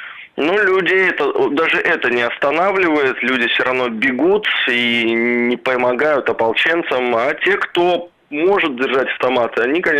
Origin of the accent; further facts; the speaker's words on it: Luhansk Oblast, Ukraine; я сам родом с Луганской области.